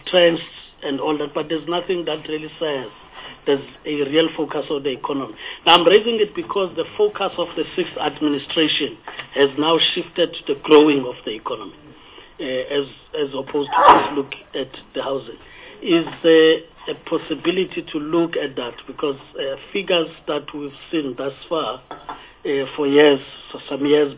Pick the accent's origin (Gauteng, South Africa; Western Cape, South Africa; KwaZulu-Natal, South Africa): Gauteng, South Africa; I come from a mining area. I'm from Gauteng province.